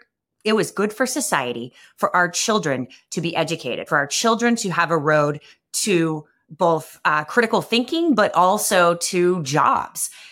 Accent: Kansas, United States; I grew up in Kansas, and Kansas University, the University of Kansas and Kansas State University are beloved institutions

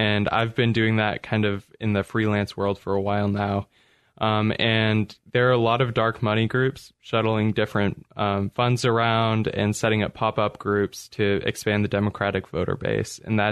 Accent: Redmond, Oregon, United States; I'm from Redmond, Oregon.

